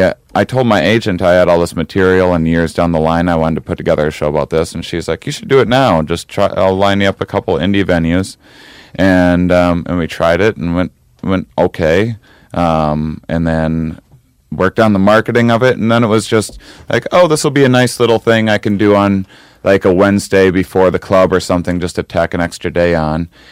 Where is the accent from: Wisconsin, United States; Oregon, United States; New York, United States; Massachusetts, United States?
Wisconsin, United States; I'm from Wisconsin originally, and for Christmas.